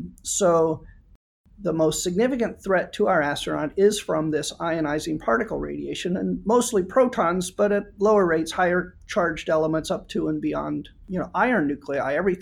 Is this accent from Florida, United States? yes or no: yes; Cocoa, Florida, United States; I grew up in the Space Coast. I grew up in Cocoa, Florida, which is near Kennedy Space Center.